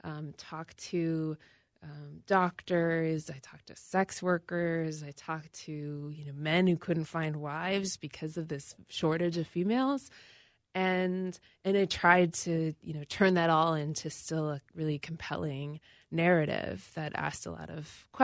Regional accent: Northfield, Minnesota, United States; Yes. I'm from Northfield originally.

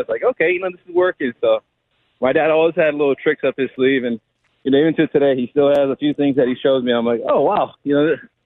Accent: Hilo, Hawaii, United States; You know, growing up in Hilo, we didn't really have amenities and things that, you know, kids in California, Arizona, you know, or just around the world had, you know.

